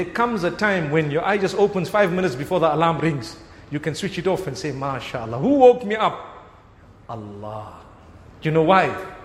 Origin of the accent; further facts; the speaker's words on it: Zimbabwe; now in South Africa; I come from Zimbabwe, where we have almost 18-hour cuts almost every day.